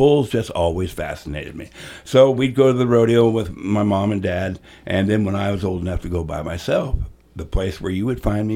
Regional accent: California, United States; growing up in California, being in a farming community or a ranching community, we always had rodeos.

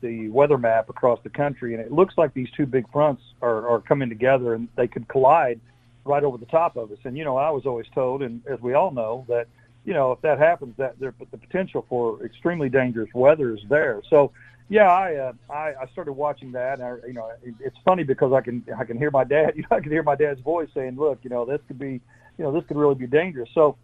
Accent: El Dorado, United States; growing up in El Dorado, you know, my dad was worked at the water company and was the superintendent in later life.

